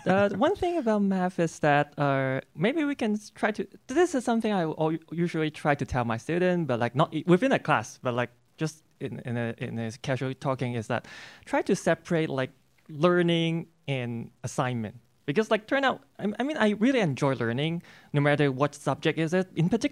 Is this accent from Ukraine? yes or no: no; Hong Kong; moved away as an adult; also born or lived in Buffalo / Colorado; now in United States; I am from Hong Kong